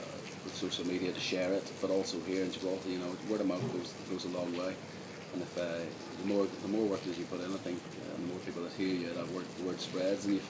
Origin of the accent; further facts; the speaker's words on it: Northern Ireland, United Kingdom; here in the Rock, I feel a little bit at home because it is so similar to where I grew up back in Northern Ireland.